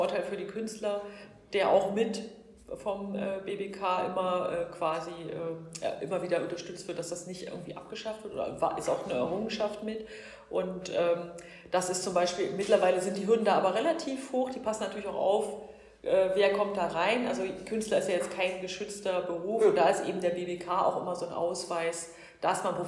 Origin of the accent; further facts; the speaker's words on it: East Germany, Germany; also ich bin ja in der DDR aufgewachsen